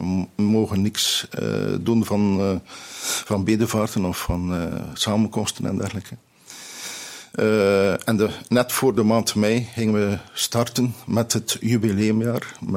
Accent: Bruges, West Flanders, Belgium; born there; ben geboren in Sint-Anna. Sint-Anna moederhuis, zeiden we toen, maar dat is de materniteit. Moederhuis of materniteit Sint-Anna, dat was in stad Brugge zelf.

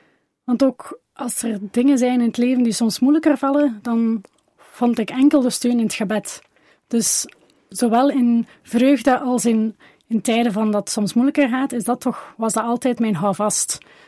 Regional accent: Deinze, East Flanders, Belgium; Ik kom van Deinzen, dus dat is een half uurtje rijden.

